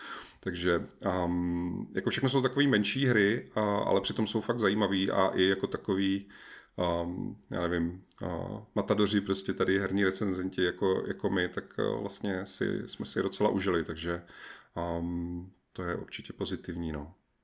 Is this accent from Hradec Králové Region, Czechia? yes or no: no; Olomouc Region, Czechia; protože já jako člověk, který část dětství strávil na horách, v Jeseníkách, tak prostě já mám obrovský jako vztah k horské přírodě